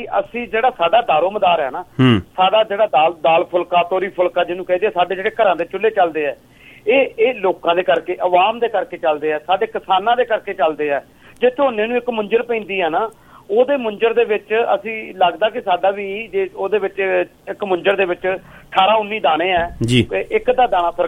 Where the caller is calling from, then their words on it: Kartarpur, Punjab, India; ਮੈਂ ਦੁਆਬੇ ਤੋਂ ਕਰਤਾਰਪੁਰ ਤੋਂ ਬੋਲ ਰਿਹਾ ਜੀ, ਜਲੰਧਰ ਤੋਂ